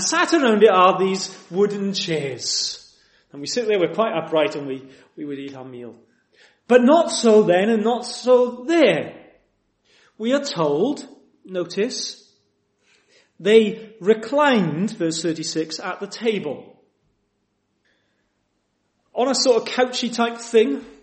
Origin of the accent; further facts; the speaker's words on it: United Kingdom; We're British and we do things correctly. We're very reserved.